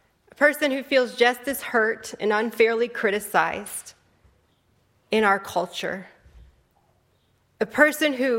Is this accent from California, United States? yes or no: yes; California, United States; or even my home state of California.